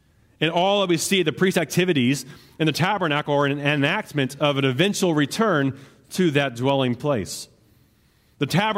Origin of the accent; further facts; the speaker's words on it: Appalachia, United States; I am an Appalachian through and through.